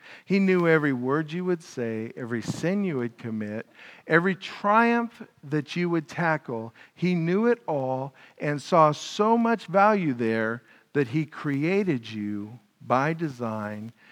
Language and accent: English; California, United States; I'm okay with Spanish. I was raised in Southern California, otherwise known as Northern Mexico.